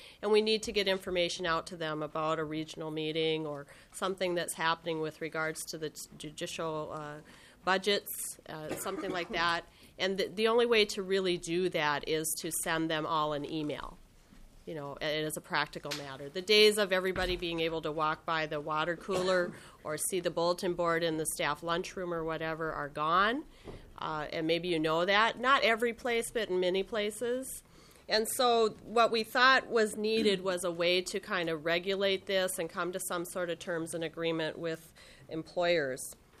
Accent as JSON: {"language": "English", "town": "Moorhead", "region": "Minnesota", "country": "United States", "said": "I come from Moorhead in the Red River Valley, where we have a lot of trouble with those kinds of names. We're used to Larsons and Johnsons and the like."}